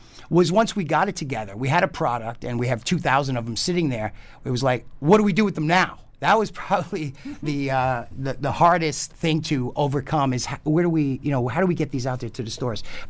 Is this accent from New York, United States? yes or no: yes; Jackson Heights, New York, United States; brought back so many memories of growing up in Jackson Heights